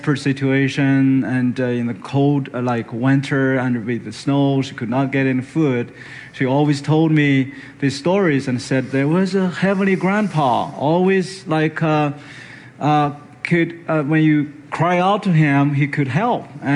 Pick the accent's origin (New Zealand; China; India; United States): China; English is a second language; I grew up in China in a very poor village.